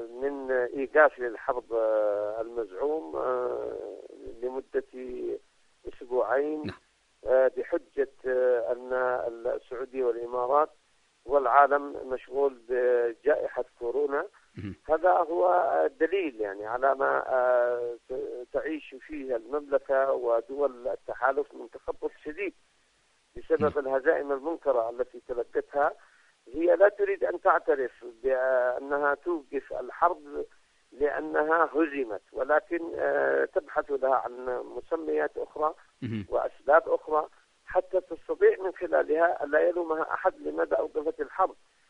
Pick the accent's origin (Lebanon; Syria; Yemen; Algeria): Yemen; بأن نخرج نحن كيمنيين من المحافظات الجنوبية